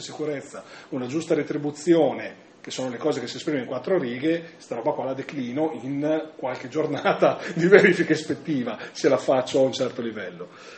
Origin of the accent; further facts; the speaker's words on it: Carpi, Emilia-Romagna, Italy; sono di Carpi